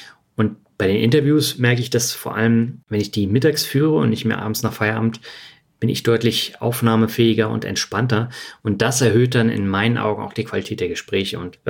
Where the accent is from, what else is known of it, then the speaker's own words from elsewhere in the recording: Lübeck, Schleswig-Holstein, Germany; endlich in meiner Heimatstadt Lübeck arbeiten zu können